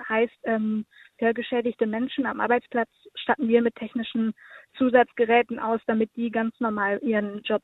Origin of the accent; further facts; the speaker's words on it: Wettringen, North Rhine-Westphalia, Germany; Ja, ich komme halt auch aus Wettringen